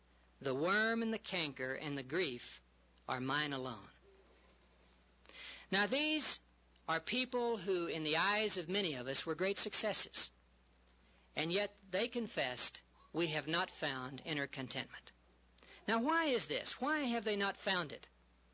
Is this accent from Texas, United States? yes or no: yes; Texas, United States; Well, Doris mentioned that I'm a Texan, but I'm a deflated Texan.